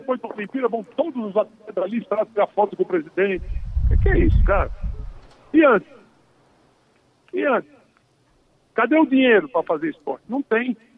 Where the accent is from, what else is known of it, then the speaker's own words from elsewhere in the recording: Rio Grande do Norte, Brazil; Eu sou do Rio Grande do Norte.